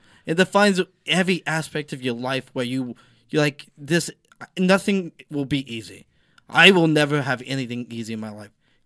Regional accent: the South, United States; Yeah, and I'm from the South where my grandfather bosses.

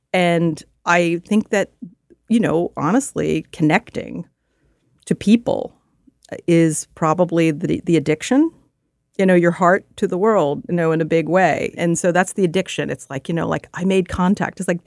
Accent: Philadelphia, Pennsylvania, United States; You know, growing up without art in the neighborhood, I grew up in Philadelphia.

